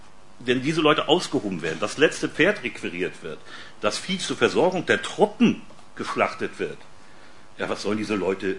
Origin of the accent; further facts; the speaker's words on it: Mecklenburg-Vorpommern, Germany; Und ich bin in Pommern auf einem Bauernhof groß geworden.